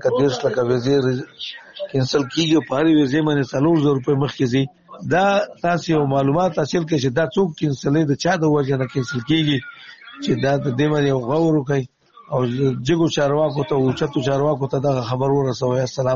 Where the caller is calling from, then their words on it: Nangarhar, Afghanistan; زه یو افغان یم، د ننګرهار ولایت څخه تاسو ته یو عذر پیش کوم